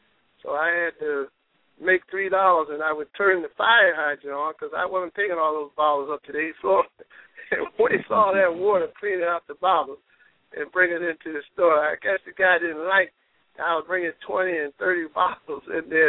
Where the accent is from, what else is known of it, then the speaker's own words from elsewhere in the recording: Newark, New Jersey, United States; No, born and raised in Newark, New Jersey, went to State